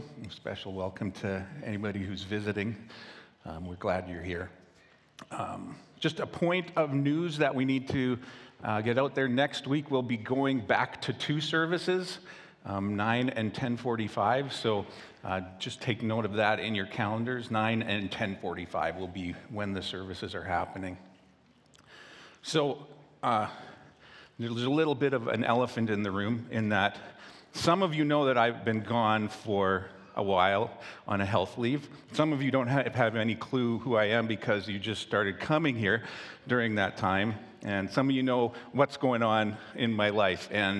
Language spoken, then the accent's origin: English; Chilliwack, British Columbia, Canada; I grew up in Greendale, Chilliwack, farming community.